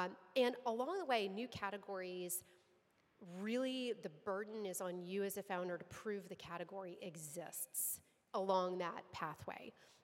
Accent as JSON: {"language": "English", "region": "Texas", "country": "United States", "tie": "born or raised there", "said": "It was a 6-hour drive from my hometown, and I was like, I am still in Texas."}